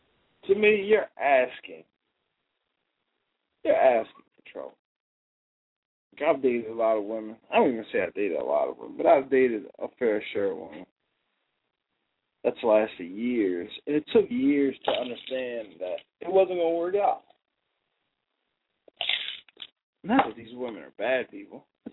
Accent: New Jersey, United States; Like, first of all, I'm from New Jersey. I wouldn't even swim in the Atlantic Ocean.

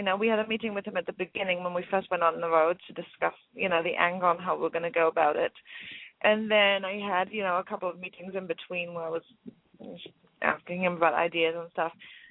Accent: England, United Kingdom; I guess maybe it's because I'm English.

